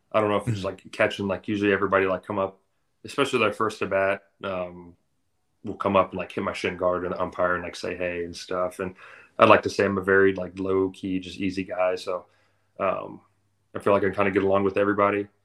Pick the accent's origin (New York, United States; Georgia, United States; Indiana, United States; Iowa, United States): Georgia, United States; Atlanta; I mean, I grew up in Atlanta.